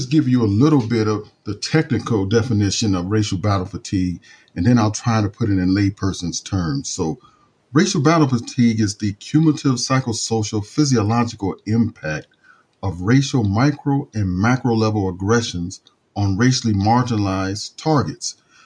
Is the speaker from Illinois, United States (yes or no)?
yes; Chicago, Illinois, United States; Originally, I'm from the Chicagoland area. Did an undergraduate degree in psychology at Eastern Illinois University.